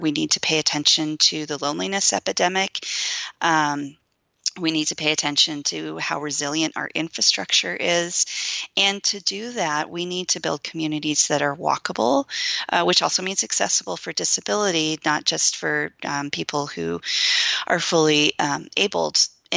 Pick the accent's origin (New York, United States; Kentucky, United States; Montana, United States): Montana, United States; I'm from Montana, so I am a mountain girl